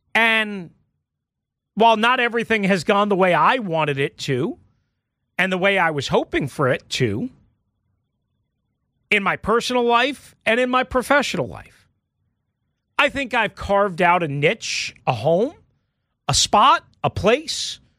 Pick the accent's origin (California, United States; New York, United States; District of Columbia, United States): District of Columbia, United States; Washington; By saying, I grew up in Northeast D.C., I'm a real Skins fan